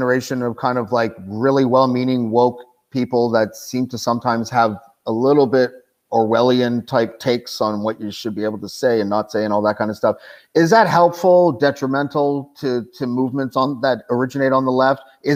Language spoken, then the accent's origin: English; Canada; I'm Canadian. I think I was like between the ages of like 1 and 5 at the time